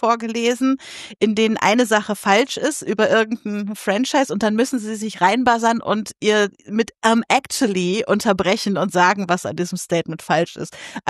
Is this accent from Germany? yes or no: yes; Lower Saxony, Germany; wo ich herkomme, aus der Nähe von Lüneburg, ist der Nachbarlandkreis Dannenberg, DAN.